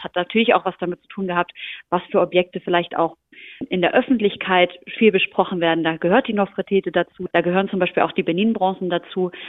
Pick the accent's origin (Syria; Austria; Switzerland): Syria; now in Germany; Und ich als Syrerin habe großes Interesse daran gehabt